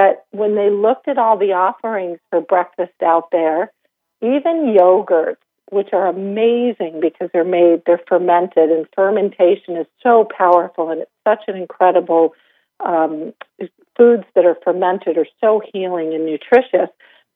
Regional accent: Vermont, United States; Again, I grew up in Vermont.

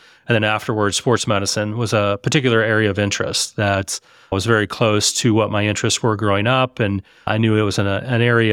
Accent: Missouri, United States; I grew up around Lake of the Ozarks. So Lebanon, Missouri is where my family traces our roots

